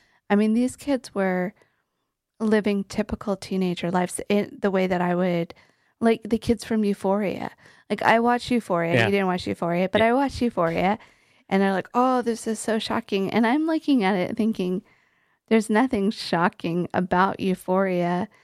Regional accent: Utah, United States; I remember, you know, because I grew up in Utah.

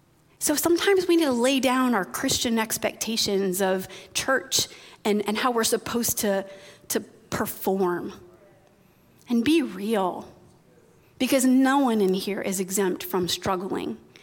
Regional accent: Indiana, United States; My dad, I'm from Northwest Indiana.

